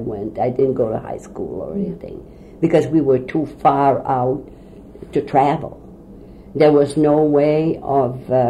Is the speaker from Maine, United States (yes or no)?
yes; Lewiston, Maine, United States; I was born in Lewiston.